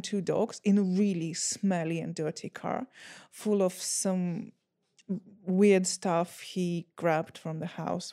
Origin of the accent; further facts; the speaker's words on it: Bucha, Kyiv Oblast, Ukraine; I'm telling you about the situation that happened in Bucha, which I consider my hometown.